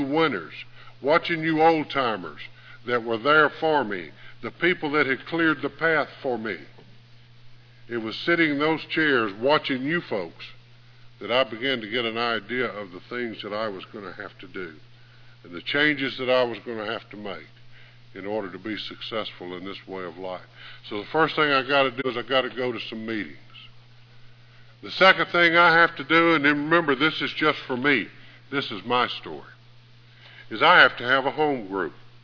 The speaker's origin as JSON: {"language": "English", "town": "Hueytown", "region": "Alabama", "country": "United States", "said": "I told you that I was from Hueytown, Alabama, and I am."}